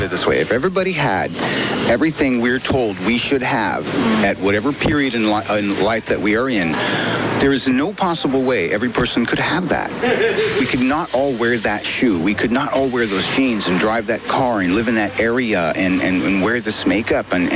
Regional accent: Santa Barbara, California, United States; I'm from Santa Barbara, California.

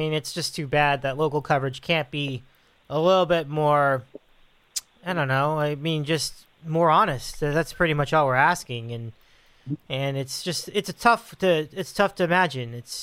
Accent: Los Angeles, California, United States; just wish those of us who have been brought up, especially in LA, because we brought up, you know, we were raised on Chick Hearn and Vince Scully

